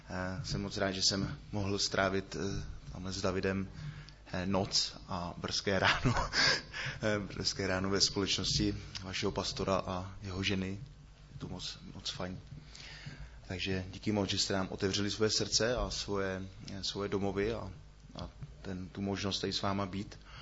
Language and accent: Czech; Šluknov, Ústí nad Labem Region, Czechia; tak já jsem ze Šluknova.